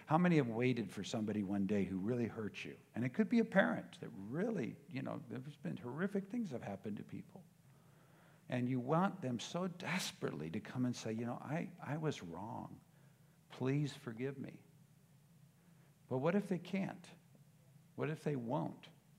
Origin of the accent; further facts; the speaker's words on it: United States; And again, I'm an American thinking, You left your husband to go die in Hawaii?